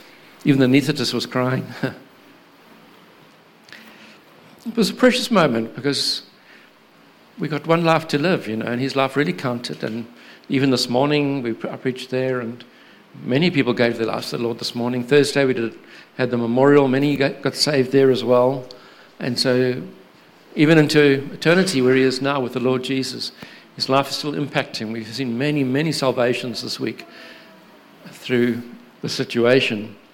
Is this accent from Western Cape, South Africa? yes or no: no; Durban, KwaZulu-Natal, South Africa; We're from Durban originally, and only been in two churches in 44 years, one in Durban, one in Cape Town.